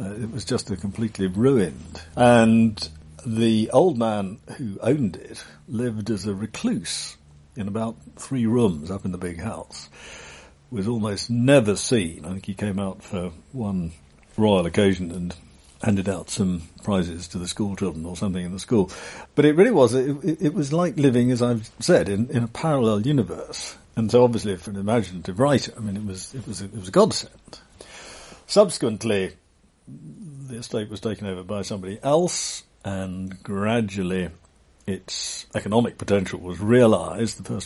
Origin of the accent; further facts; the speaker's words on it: Canterbury, South East England, United Kingdom; And I came from a town. I was brought up in Canterbury and knew nothing of this.